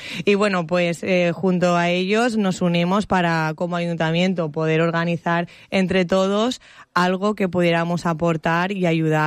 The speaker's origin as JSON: {"language": "Spanish", "region": "Valencian Community", "country": "Spain", "said": "Nosotros, bueno, como valencianos, ¿no?, que la música es la esencia de nuestra tierra"}